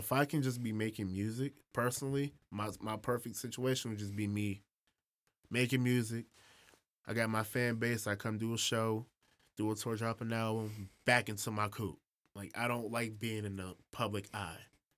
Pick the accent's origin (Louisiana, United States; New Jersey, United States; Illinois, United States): Illinois, United States; Evergreen Park; I am from Evergreen Park, Illinois. That is not Chicago. Evergreen Park, Illinois.